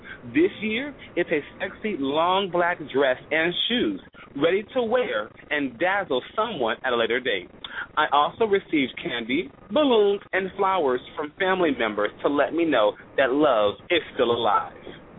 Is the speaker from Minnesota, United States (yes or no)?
no; California, United States; I'm from Southern California, so we don't really see a lot of ice here.